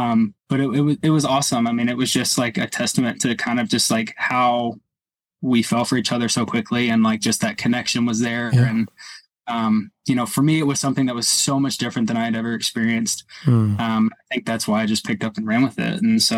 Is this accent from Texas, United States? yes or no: yes; Houston, Texas, United States; And we are from Houston, Texas. We have two little ones.